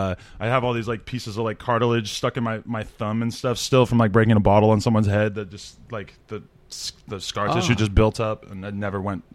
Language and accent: English; Nashua, New Hampshire, United States; Well, I'm from Nashua, New Hampshire, which is about 30 minutes outside Boston.